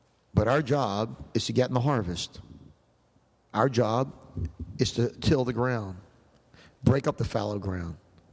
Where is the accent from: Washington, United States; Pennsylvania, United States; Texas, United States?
Pennsylvania, United States; Philadelphia; when I was growing up in Philadelphia, John Wanamaker was the biggest department store in Philadelphia areas.